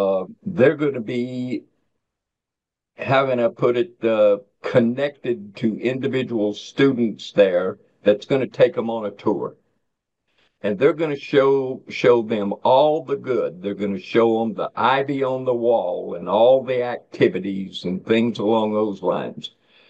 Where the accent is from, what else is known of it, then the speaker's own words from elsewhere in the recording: Miami, Florida, United States; And I'm from Miami, Florida, and I don't like the snow.